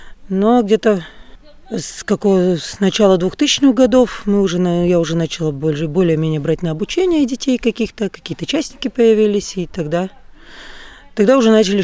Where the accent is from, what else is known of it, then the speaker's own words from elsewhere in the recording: Vecumnieki, Latvia; now in Bebrene, Latvia; Ну, мы из Вецумника вообще.